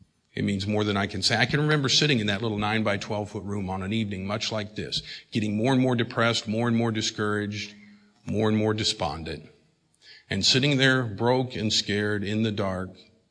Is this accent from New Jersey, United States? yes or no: no; Oklahoma, United States; I'm from Oklahoma. We don't have a beach. But thankfully, we got a river that doesn't have any water in it most of the time.